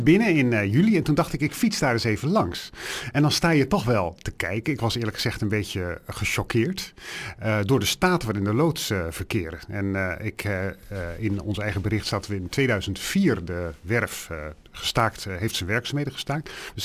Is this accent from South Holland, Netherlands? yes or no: yes; Rotterdam, South Holland, Netherlands; Ik kom uit Rotterdam, zoals jullie wellicht weten.